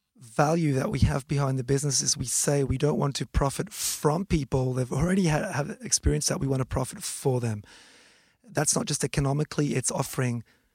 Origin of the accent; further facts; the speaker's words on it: Switzerland; English is a second language; from where I come from Switzerland, there are many social businesses.